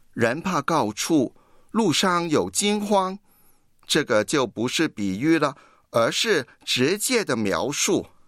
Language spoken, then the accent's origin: Chinese; Guangdong, China; 那就是我们广东人讲的一句话